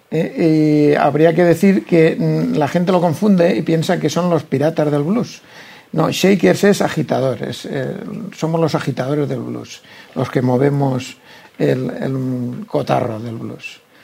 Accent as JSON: {"language": "Spanish", "town": "Valencia", "region": "Valencian Community", "country": "Spain", "said": "somos todos valencianos"}